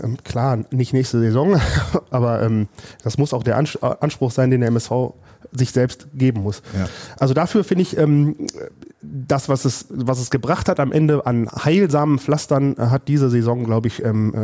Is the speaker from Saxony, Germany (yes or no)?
no; Kaldenhausen, North Rhine-Westphalia, Germany; born there; Auch wenn ich gebürtiger Kaldenhauser bin und Uerdingen quasi früher immer näher war als die Wedau.